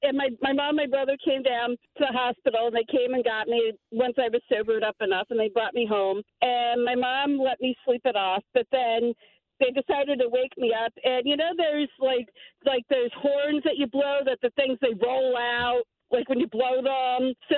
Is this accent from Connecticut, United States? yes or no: no; Pennsylvania, United States; Okay, I grew up outside Philadelphia, and my friends decided on my 21st birthday it would be fun for us to go into the city.